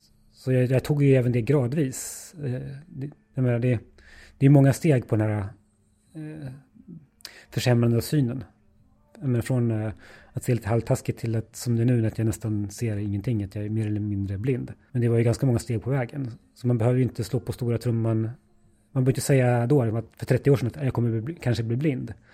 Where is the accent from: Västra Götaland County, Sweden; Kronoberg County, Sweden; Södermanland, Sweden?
Södermanland, Sweden; Nyköping; För jag kom ju från Nyköping då, eller uppvuxen i Nyköping.